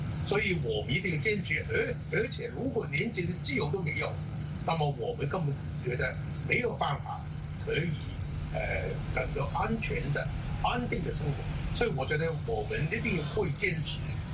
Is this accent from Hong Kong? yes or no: yes; Hong Kong